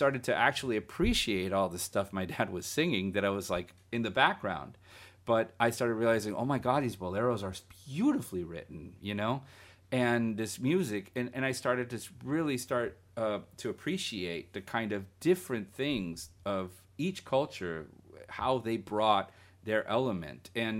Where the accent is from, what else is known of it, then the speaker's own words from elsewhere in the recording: Guatemala; And growing up in Central America, I remember in Guatemala, you know, there was a Sunday show that played all afternoon.